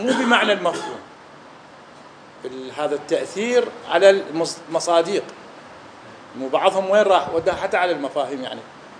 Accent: Iraq; احنا عندنا في العراق

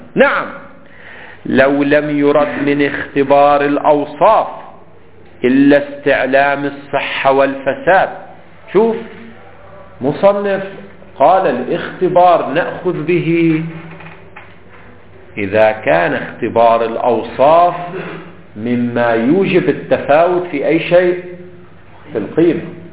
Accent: Lebanon; هناك نوع من الخربوزة هذا الصغير عندنا في لبنان منذ القدم موجود

